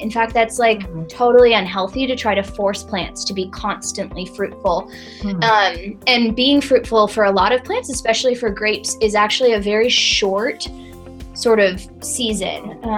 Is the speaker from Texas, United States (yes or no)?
no; Spokane, Washington, United States; But I grew up in Eastern Washington in Spokane.